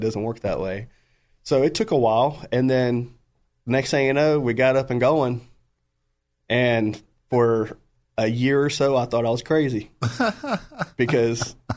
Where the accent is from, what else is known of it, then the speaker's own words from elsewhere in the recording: Pinehurst, North Carolina, United States; I grew up in Pinehurst, North Carolina. Golf capital of the East Coast.